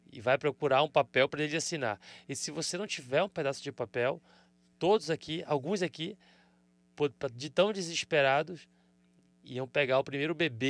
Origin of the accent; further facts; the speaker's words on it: Australia; also born or lived in Canada; Mas como um bom canadense, eu vou continuar tentando. Mesmo que eu não entenda muito sobre o hóquei, quando eu nasci, fui criado na Austrália, mesmo lá